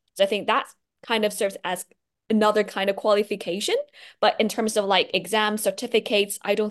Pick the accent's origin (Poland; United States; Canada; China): China; English is a second language; Yeah, maybe I can jump in since I'm from China.